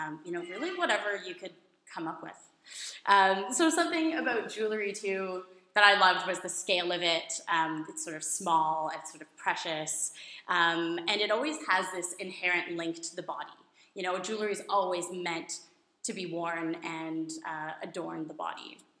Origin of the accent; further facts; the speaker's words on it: Toronto, Ontario, Canada; I'm originally from Toronto, and I was pretty fortunate to have gone through an art school from grade 4 to 12